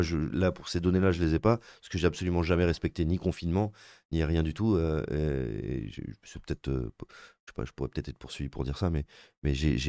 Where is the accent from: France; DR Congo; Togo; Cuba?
France; comment on fait en tant que Français, pour dire je suis fier de ce qui se passe dans mon pays